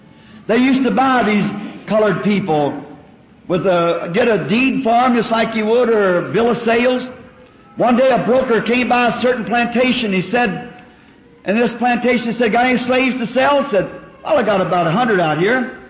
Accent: the South, United States; I'm a Southerner

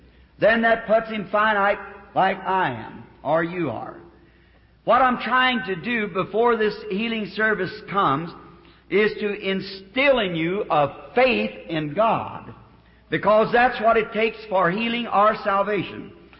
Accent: the South, United States; I'm a Southerner, and it's supper to me.

